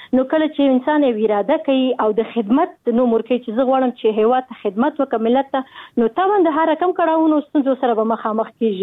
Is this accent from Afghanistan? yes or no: yes; Afghanistan; کچیر زموږ افغانان دغه فکر کوي چې موږ غیرت لرو، ناموس لرو، شکر مسلمانان یو، نو طبعا موږ هم په دغه ماحول کې را لوی شوي